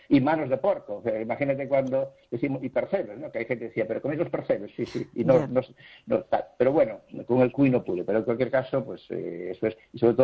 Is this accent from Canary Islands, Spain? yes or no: no; Galicia, Spain; yo como buen gallego, dice, ¿con qué destino te quedarías? No, pues me quedaría con Galicia.